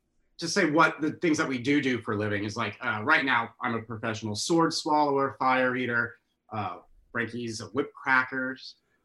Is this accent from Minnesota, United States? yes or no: no; Norman, Oklahoma, United States; I was raised in Norman, Oklahoma. And out there, I joined the Renaissance fairs.